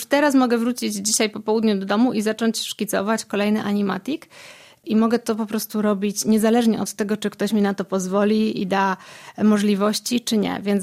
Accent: Mielec, Subcarpathian Voivodeship, Poland; Ja pochodzę z Mielca, mieszkam czasami w Tuszymie, czasami w Rzeszowie

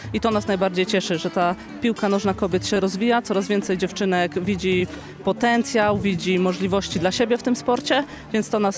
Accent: Lesko, Subcarpathian Voivodeship, Poland; Tak, pochodzę z Leska i tutaj zawsze miło jest wrócić

